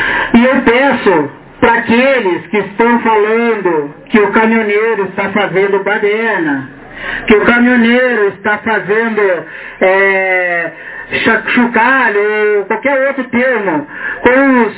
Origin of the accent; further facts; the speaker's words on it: Chapecó, Santa Catarina, Brazil; eu sou da cidade de Chapecó, eu estou aqui há uma semana e quatro dias